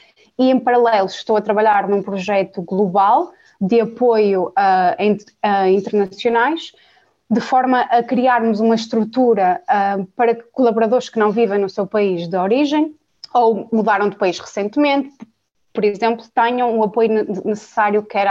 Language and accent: Portuguese; Braga, Portugal; moved away as an adult; also born or lived in Lisbon; Eu saí de Braga e vivi 6 anos em Lisboa, trabalhei em empresas internacionais.